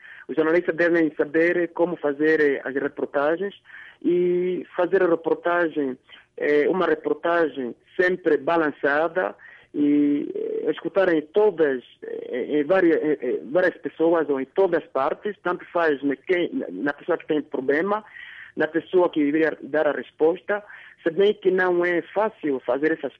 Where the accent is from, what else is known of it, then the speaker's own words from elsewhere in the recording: Rundu, Kavango East, Namibia; now in Windhoek, Namibia; Eu cresci no Rundo, fui nascido no Rundo, e do Rundo vim na capital, 96, saí do Rundo, vim na capital de Vinduco, capital da Namíbia, Vinduco, onde estou agora.